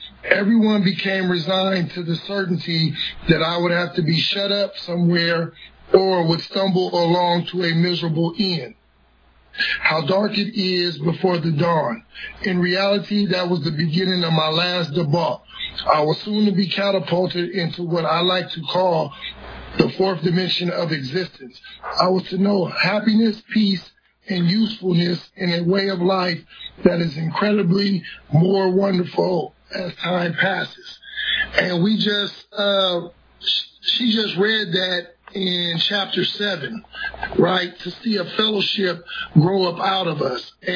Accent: Vallejo, California, United States; now in Sacramento, United States; I was born and raised in Vallejo and lived there for 31 years before, migrating to, Sacramento

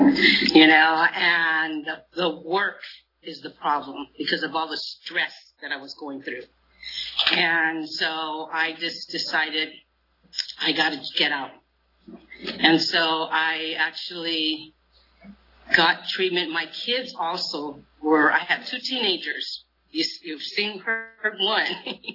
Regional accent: Corcoran, California, United States; also born or lived in Hanford; I'm from Corcoran. That's my hometown. I grew up in Corcoran. Born in Hanford, raised in Corcoran, came to Visalia to come shop for our school clothes.

